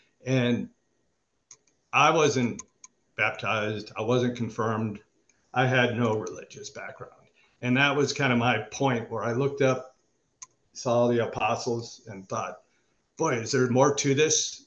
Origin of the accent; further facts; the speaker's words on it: Chicago, Illinois, United States; So basically, when I say we grew up in Chicago, we were in the suburbs technically, but there was a lot of dynamics growing up where I was kind of running with the wrong crowd, dodging bullets.